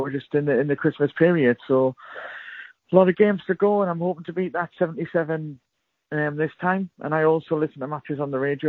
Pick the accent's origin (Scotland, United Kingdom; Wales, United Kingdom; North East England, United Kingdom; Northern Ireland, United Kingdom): North East England, United Kingdom; I'm from County Durham in the northeast of England.